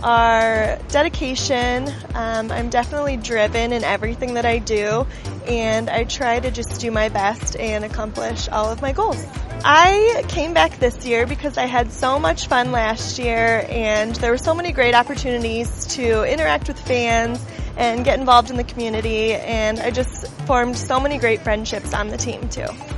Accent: Omaha, Nebraska, United States; I'm from Omaha, Nebraska

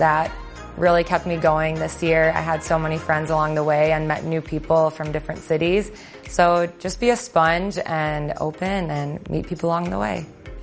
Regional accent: Chicago, Illinois, United States; I'm from Chicago, Illinois, and this is my rookie season.

